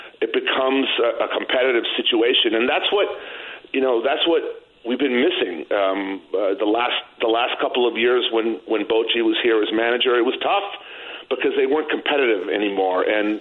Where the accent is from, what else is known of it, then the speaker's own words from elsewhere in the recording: San Jose, California, United States; And I grew up in San Jose in the 1970s